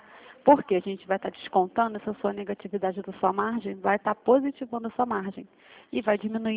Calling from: Rio de Janeiro, Brazil; Eu falo aqui do centro do Rio

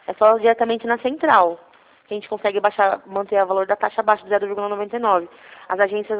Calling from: Campinas, São Paulo, Brazil; De Campinas, eu estou falando aqui de Campinas

